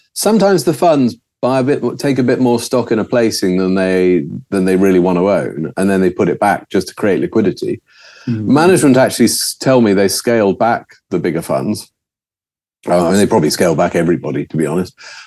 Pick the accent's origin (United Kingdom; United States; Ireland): United Kingdom; England; So when you go along and you say, oh, we're from England, because everyone always asks where you're from, they're very happy to talk to you.